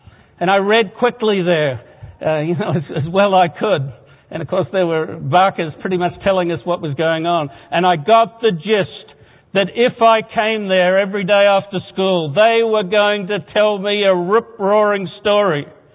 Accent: Sydney, New South Wales, Australia; when I was that preteen, actually only about 6, 7 years old, growing up in Sydney, Australia

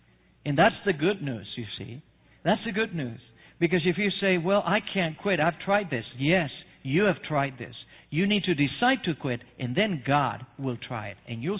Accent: Argentina; I was born and raised in Argentina. Let me tell you this. Argentina is heaven as far as meat is concerned.

